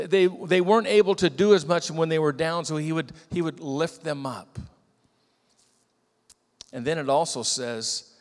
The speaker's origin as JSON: {"language": "English", "region": "California", "country": "United States", "tie": "born or raised there", "said": "These are the grapes in the area that I grew up in the San Joaquin Valley of California. Yeah, you might recognize those. I grew up in grape country there."}